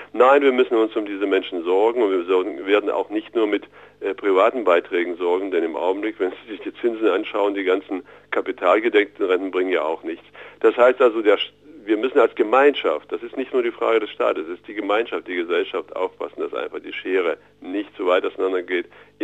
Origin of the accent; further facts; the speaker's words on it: Thuringia, Germany; wir als Thüringer sind ja sogar ein bisschen stolz